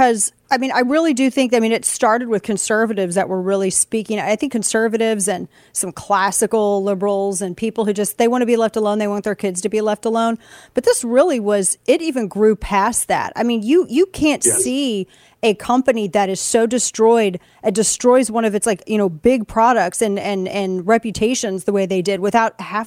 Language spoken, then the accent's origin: English; St. Louis, Missouri, United States; so I'm from St. Louis. Like I lived legit three blocks away from Anheuser-Busch.